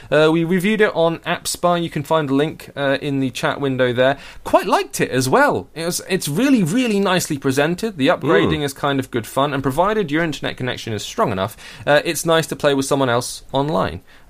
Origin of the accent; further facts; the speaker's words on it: United Kingdom; Let's talk about weather, because we're British.